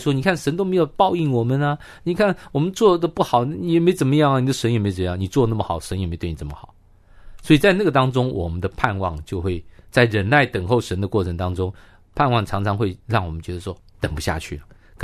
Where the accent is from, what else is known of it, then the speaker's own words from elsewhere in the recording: China; 我们中国人